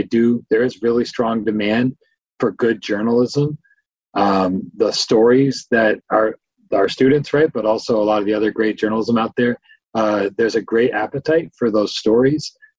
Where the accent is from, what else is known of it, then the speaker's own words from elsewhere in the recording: Vermont, United States; There was a huge transitional period where the model I grew up with, you know, growing up in Vermont, the Burlington Free Press, the Times Argus, those papers were sort of bread and butter for the community.